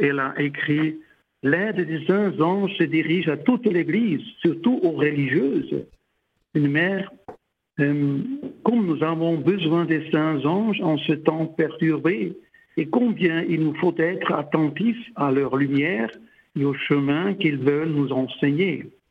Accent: German-speaking Switzerland, Switzerland; Je suis Suisse allemand.

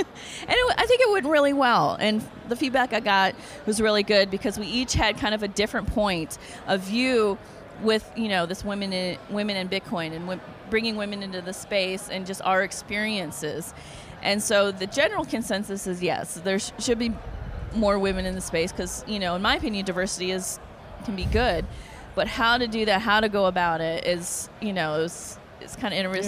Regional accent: Houston, Texas, United States; I'm actually from Houston.

